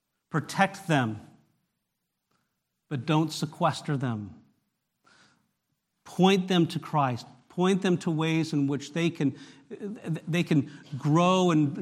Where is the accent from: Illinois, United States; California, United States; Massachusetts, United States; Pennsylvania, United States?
California, United States; and I grew up in California, not the Bible Belt, okay, by any stretch of the imagination.